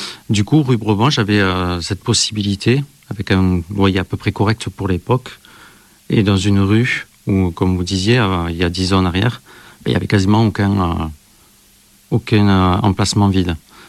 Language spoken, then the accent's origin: French; Tarbes, Occitanie, France; je suis né à Tarbes. Toute mon enfance, eh bien, je l'ai passée ici, au centre-ville